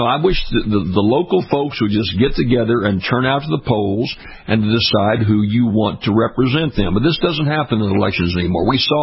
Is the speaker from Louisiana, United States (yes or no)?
yes; Louisiana, United States; from outside these states that happened in my home state of Louisiana, happened throughout the country.